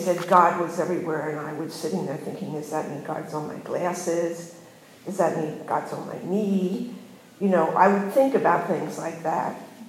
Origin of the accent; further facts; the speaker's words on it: Pennsylvania, United States; I grew up in Southeast Pennsylvania. I was a religious kid. I come from Anabaptist traditions, where probably every kid goes to church.